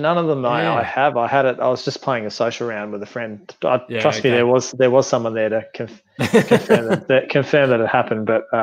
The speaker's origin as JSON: {"language": "English", "town": "Melbourne", "region": "Victoria", "country": "Australia", "tie": "born or raised there", "said": "I grew up in sort of Beaumaris in Melbourne, which is, for those that are from down here, you'll know pretty much where my house was surrounded by golf courses."}